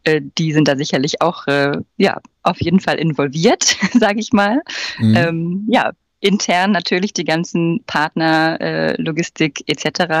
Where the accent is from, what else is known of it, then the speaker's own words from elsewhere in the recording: Schleswig-Holstein, Germany; born there; now in Hamburg, Germany; 33 Jahre alt. Ich komme gebürtig aus Schleswig-Holstein, wohne in Hamburg